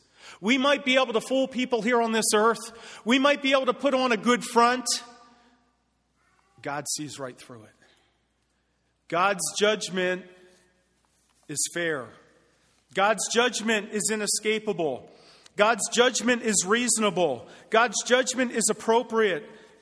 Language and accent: English; Philadelphia, Pennsylvania, United States; you know, I'm from Philadelphia, Rocky.